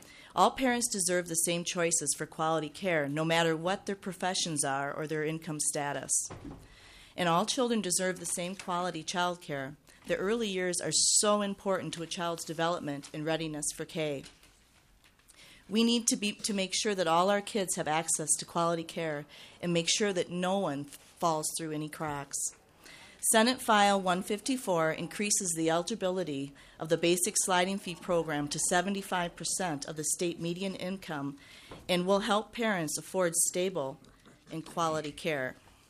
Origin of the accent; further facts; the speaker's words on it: Rochester, Minnesota, United States; I'm from Rochester, Minnesota.